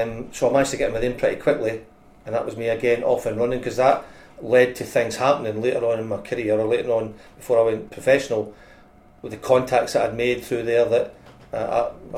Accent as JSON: {"language": "English", "town": "Glasgow", "region": "Scotland", "country": "United Kingdom", "tie": "born or raised there", "said": "But no, I'm a Bristol boy. Glasgow boy. I was brought up in Bristol and Glasgow, or Brigton, as they say, or as we say, and that's where I spent my formative years"}